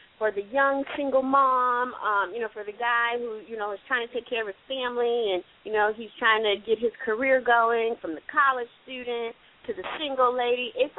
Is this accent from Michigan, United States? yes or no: no; Milwaukee, Wisconsin, United States; I grew up, I'm from Milwaukee, Wisconsin, and I just knew I had to get out of Wisconsin.